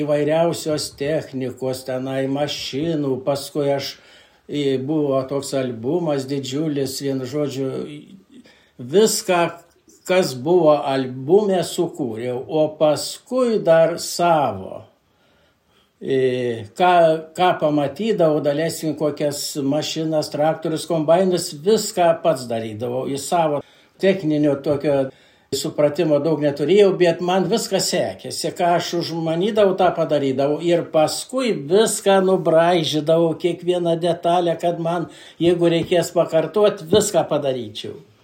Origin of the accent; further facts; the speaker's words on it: Vėkvedžiai, Šiauliai County, Lithuania; Mano vaikystė, jaunystė prasidėjo kaime, gimiau Šiaulių rajone, Vėkvedžių kaime. Praleidau, kaip sakyti, vaikystę, augau, džiaugiausi viskuo, ką turėjom. Lankiau Jonelaičių pradinę mokyklą, paskui aštuonmetę mokyklą